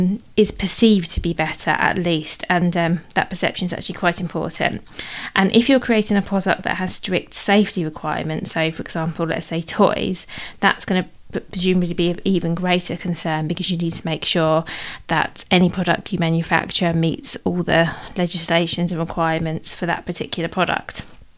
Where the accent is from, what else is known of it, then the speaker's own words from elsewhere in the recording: United Kingdom; So as I mentioned, as you might tell from my accent, I'm based in the UK